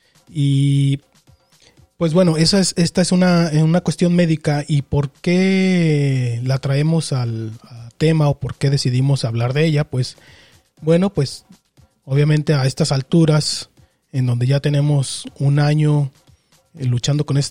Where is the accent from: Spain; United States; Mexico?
Mexico; esa marca en específico nos identifica como no solamente como mexicanos, sino como parte de Latinoamérica